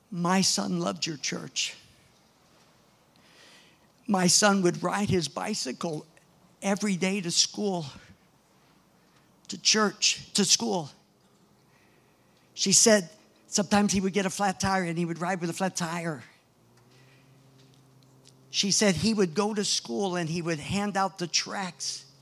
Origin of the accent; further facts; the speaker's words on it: United States; I'm an American. This is just not American, you know.